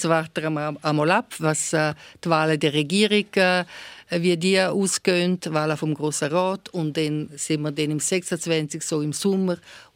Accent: Castasegna, Graubünden, Switzerland; Ich bin in Castasegna aufgewachsen.

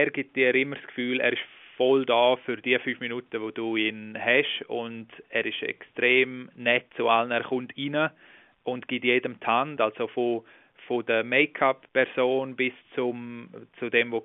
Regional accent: Germany; für mich als Schweizer, ist es natürlich ganz speziell

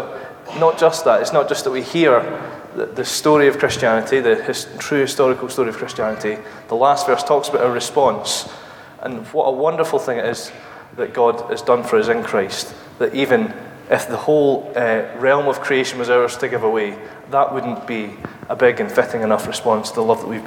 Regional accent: Isle of Arran, Scotland, United Kingdom; Well, I grew up in the Isle of Arran, so I do like islands.

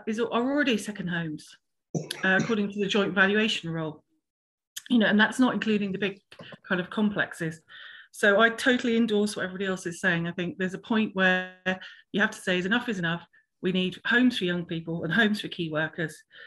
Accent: South West England, United Kingdom; I grew up in Devon, and when I was living there, there were fake towns

